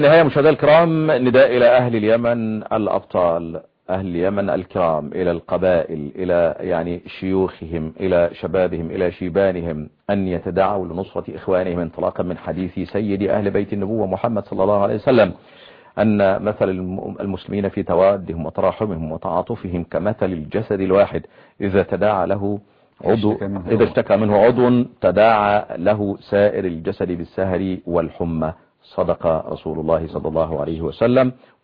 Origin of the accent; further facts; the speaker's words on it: Egypt; عندنا في مصر